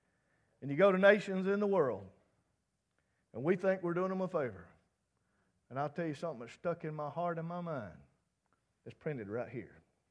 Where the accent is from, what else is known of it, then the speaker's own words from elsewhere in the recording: the South, United States; born there; I praise God that I was born in the United States in the Bible Belt.